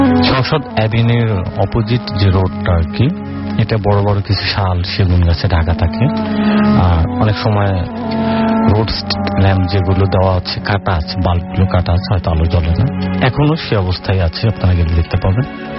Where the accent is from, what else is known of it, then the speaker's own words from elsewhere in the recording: Bogura, Rajshahi Division, Bangladesh; আমার গ্রামের বাড়ি বগুড়া, শহরে আমাদের বাসা আছে, গ্রামে আমাদের বাসা আছে, তো এখানে থাকি না।